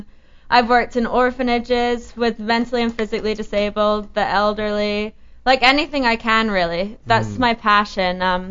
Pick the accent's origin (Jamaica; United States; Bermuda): Bermuda; Well, I came from Bermuda, which is obviously literally living on a rock.